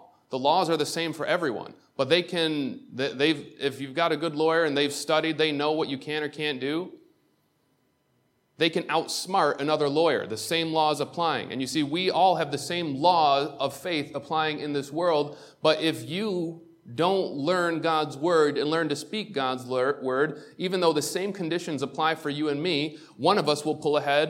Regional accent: Waterport, New York, United States; the devil's there to remind me that I grew up in Waterport, New York.

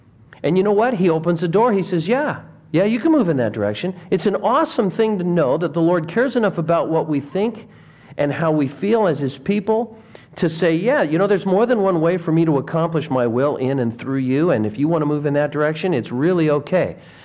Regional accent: California, United States; moved away as an adult; And I was from California, and I don't think I ever saw a completely cloudless summer in Southern California.

